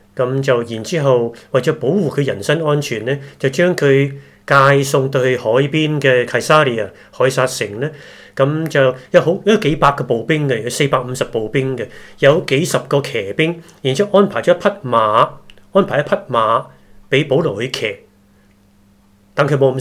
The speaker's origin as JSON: {"language": "Chinese", "country": "China", "said": "是彼得，是犹太人来的，不是我们中国人。"}